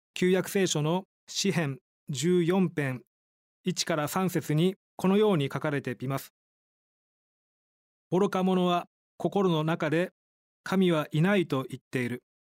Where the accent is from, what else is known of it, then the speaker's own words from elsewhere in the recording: Shijonawate, Osaka, Japan; 私は大阪府の四條畷市で生まれ育ちました。両親は熱心なクリスチャンでしたので、私は生まれた時から親に連れられてキリスト教会に通ってみました。